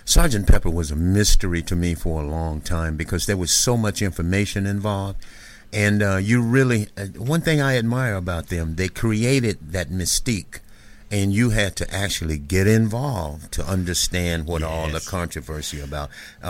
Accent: Pensacola, Florida, United States; You know, I grew up in that era, man, and I came from Pensacola, Florida. We only had like two stations

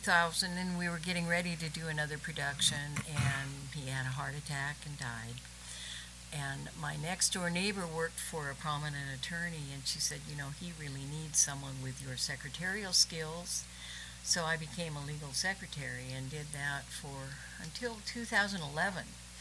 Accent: Portland, Oregon, United States; also born or lived in Eugene; now in Memphis, United States; born and raised in Portland and then lived in Eugene, Oregon for 15 years before I came here to Memphis.

